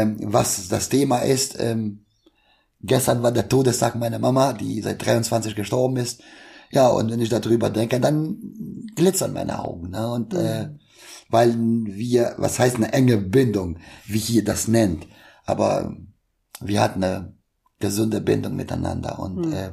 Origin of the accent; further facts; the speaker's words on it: Kosovo; ich komme jetzt aus Kosovo, aus Deutschland und dann zwei verschiedene Kulturen hin und her